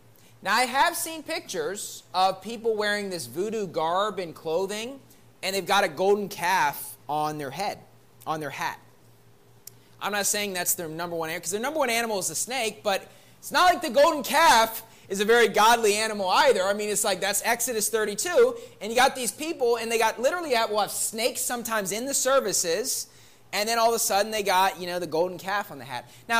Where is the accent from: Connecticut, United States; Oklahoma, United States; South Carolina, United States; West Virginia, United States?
West Virginia, United States; My home state of West Virginia is like, you know, usually it's Kentucky